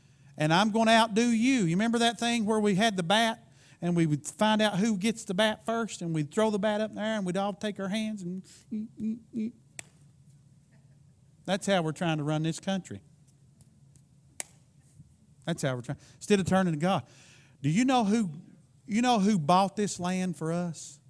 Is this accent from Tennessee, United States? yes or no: yes; Tennessee, United States; We're like the guy who was a state trooper just across the line where I grew up in Tennessee.